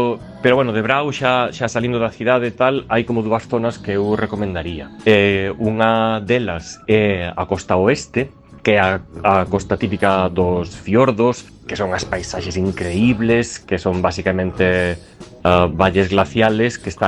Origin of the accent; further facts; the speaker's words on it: Chantada, Galicia, Spain; moved away as an adult; now in Oslo, Norway; Pois eu son de Chantada, en Lugo. E viñen a Oslo pois cunha beca